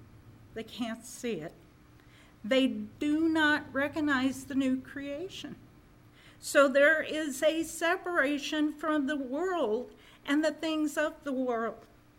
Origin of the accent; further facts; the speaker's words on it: Kansas, United States; You know, I've been in seen those Kansas storms. Born and raised in Kansas, but there's nothing like them out in western Kansas.